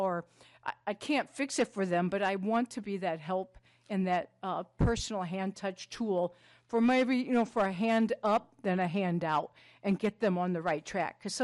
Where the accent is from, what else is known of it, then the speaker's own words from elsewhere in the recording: St. Cloud, Minnesota, United States; I'm from St. Cloud, and we have a very strong workforce center there with Tammy.